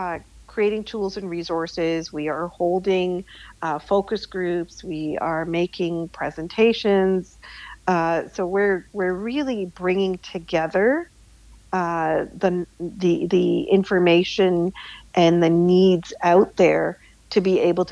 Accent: Canada; Well, yeah, absolutely. This is what I know. This is home. And growing up as a brown kid in, you know

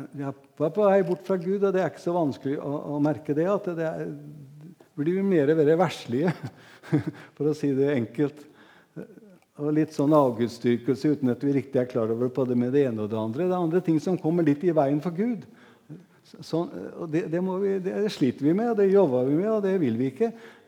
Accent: Råde, Østfold, Norway; Når jeg vokste opp som guttunge, så var det stor forskjell på Indremisjonen og Sambandet til og med, ikke sant, hjemme i Råde.

